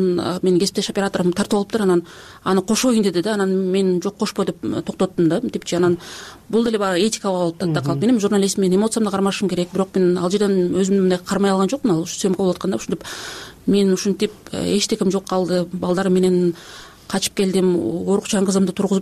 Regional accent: Naryn, Naryn Region, Kyrgyzstan; Мен мисалы өзүм Нарандан болом, бизде мындай чек ара боюнча мындай маселе жок да.

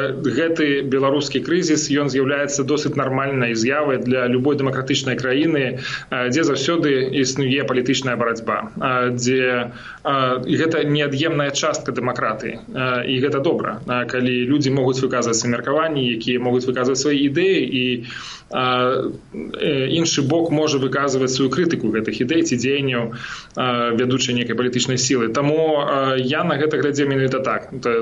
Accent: Berazhnoe, Brest Region, Belarus; Я нарадзіўся на Століншчыне ў вёсцы Беражное, скончыў там беларускую школу

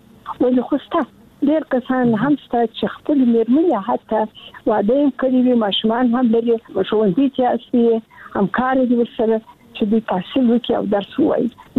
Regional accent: Kandahar, Afghanistan; also born or lived in Kabul; زه د کندهار یم، د کندهار د عمومي انالیسي کې مې زده کړې وکړې او کابل پوهنتون ته ولاړمه.

